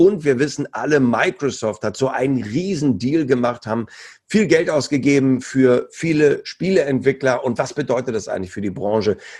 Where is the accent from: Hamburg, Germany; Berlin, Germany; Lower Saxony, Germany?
Hamburg, Germany; so als Hamburger